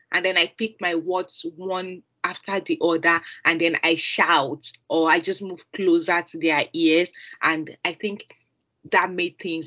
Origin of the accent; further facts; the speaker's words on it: Nigeria; English is a second language; moved away as an adult; now in United Kingdom; I grew up in Nigeria, had my medical education there. I had practiced in Nigeria as a doctor for about 6 years. And then I migrated to the UK last year. That was in 2021.